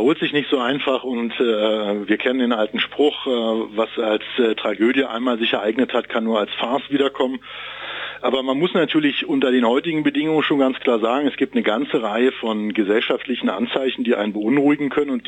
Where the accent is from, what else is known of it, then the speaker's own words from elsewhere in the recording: Berlin, Germany; Ich meine, hier als Berliner muss man sagen, Karneval ist nicht so richtig unser Thema.